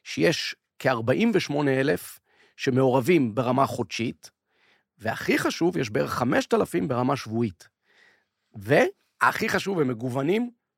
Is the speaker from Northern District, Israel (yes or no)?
yes; Menahemia, Northern District, Israel; now in Tel Aviv, Israel; קודם כל, אני גדלתי במנחמיה, אז היום אני גר בתל אביב.